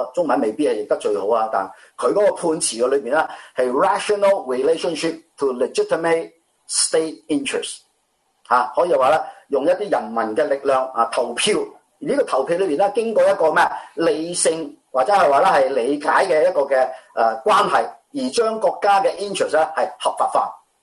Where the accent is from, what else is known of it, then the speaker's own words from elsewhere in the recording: China; 我哋中国人话啊个官啊，见到个官咧上边咧系廉政。